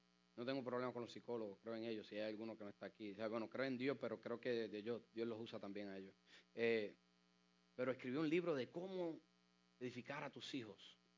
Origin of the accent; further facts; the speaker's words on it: Puerto Rico; de donde yo vengo, en la isla, allá en Puerto Rico